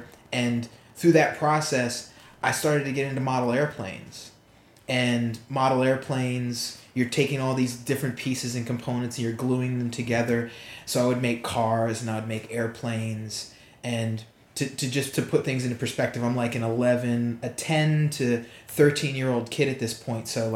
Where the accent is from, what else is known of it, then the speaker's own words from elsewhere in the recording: Pennsylvania, United States; I was raised in right outside of Philadelphia and raised by a single parent.